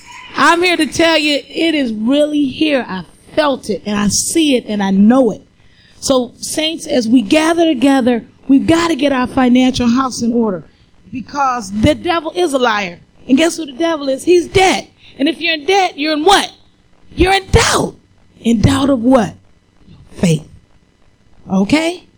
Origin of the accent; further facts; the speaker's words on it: Ohio, United States; I'm from Northern Ohio. I've driven 300 miles